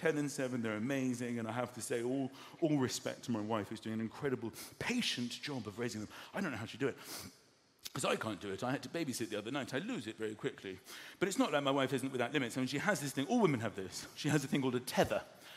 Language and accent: English; London, United Kingdom; I mean, I'm a Londoner. I've lived here my whole life.